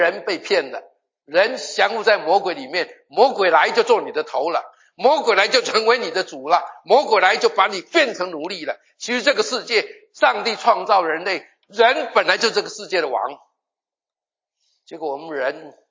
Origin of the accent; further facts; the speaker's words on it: Northeast China, China; 我们东北人常常讲说到点了